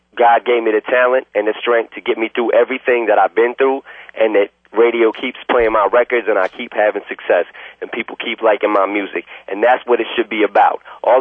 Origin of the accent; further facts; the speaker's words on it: Warren, Michigan, United States; I come from the east side of Detroit. I come from Warren. These are the places that I grew up at as a normal cat, as a normal person.